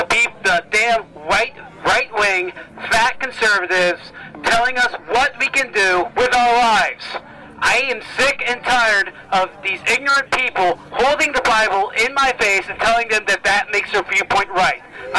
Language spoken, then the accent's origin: English; Pennsylvania, United States; I'm not from here. I'm on John vacation. I'm from Pennsylvania.